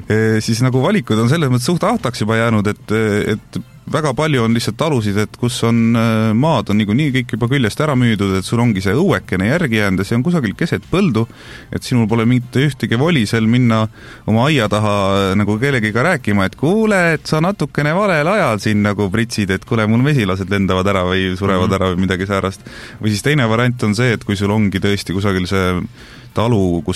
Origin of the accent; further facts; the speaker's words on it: Jõgeva, Jõgeva County, Estonia; No mina olen ikkagi maad pärit, et jägevamal üles kasvanud, et siis aednike laps, et nagu talu elu näinud